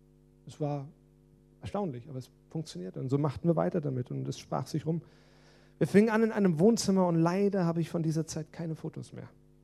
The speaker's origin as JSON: {"language": "German", "town": "Limburg", "region": "Hesse", "country": "Germany", "tie": "born or raised there", "said": "bin ein Sohn Limburgs und eigentlich meine ganze Familie stammt aus dieser Stadt. Ich bin in Limburg aufgewachsen, habe viele Jahre in der Innenstadt gewohnt, an verschiedenen Plätzen, habe auch ein paar Jahre in Eschhofen gewohnt, im Stadtteil, vor Ort."}